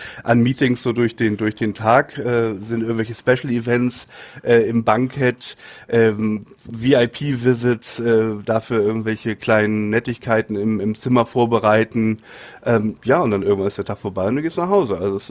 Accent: Hamburg, Germany; Hamburg ist meine Heimatstadt.

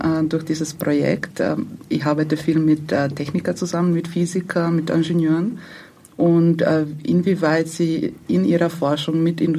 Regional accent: Zagreb, City of Zagreb, Croatia; Ich komme aus Zagreb, aus Kroatien.

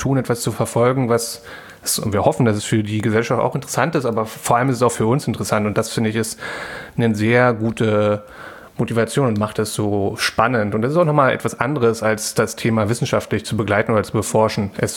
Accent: Berlin, Germany; born there; Auch ich habe Slawistik studiert in Berlin. Ich bin auch in Berlin geboren, 87. Das heißt, ich war da beim Mauerfall.

